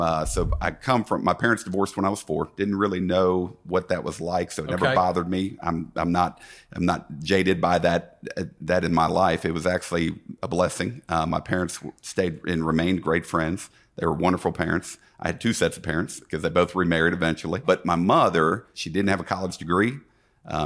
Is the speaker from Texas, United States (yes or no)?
no; Cincinnati, Ohio, United States; now in Birmingham, United States; From Cincinnati, Ohio, originally.